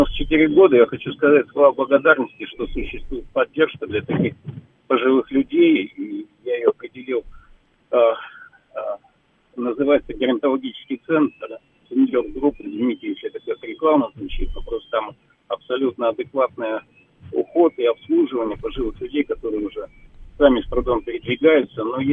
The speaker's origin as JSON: {"language": "Russian", "region": "Moscow", "country": "Russia", "said": "я вот из Москвы"}